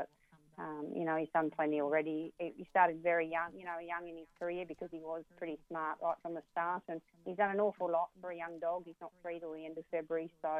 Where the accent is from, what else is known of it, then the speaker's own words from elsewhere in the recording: Queensland, Australia; now in Victoria, Australia; I was born and bred in Queensland, and I only moved down, you know, because I moved in with my partner, Jeff Britton, 14 years ago. But, you know, all my family are up there